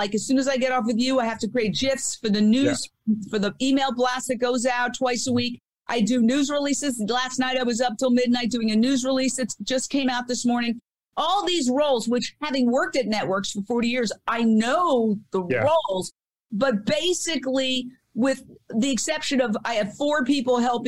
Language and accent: English; New York City, New York, United States; I grew up in New York, in Midtown Manhattan, right across from Carnegie Hall, which happened to be 3 blocks from where CNN was located at the time, at Time Warner Center.